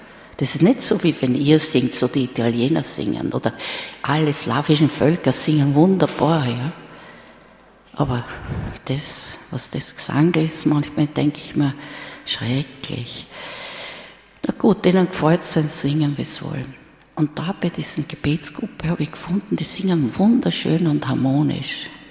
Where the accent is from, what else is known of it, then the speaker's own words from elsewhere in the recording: Vienna, Austria; ich bin eine richtige Wienerin, bei uns ist so aus Hausmusik gemacht worden, ja.